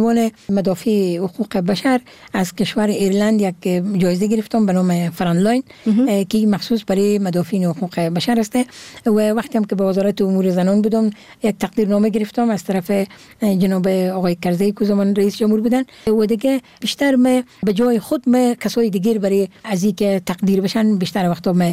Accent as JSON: {"language": "Persian", "region": "Herat", "country": "Afghanistan", "tie": "born or raised there", "said": "چون امی زادگاه من هرات هست"}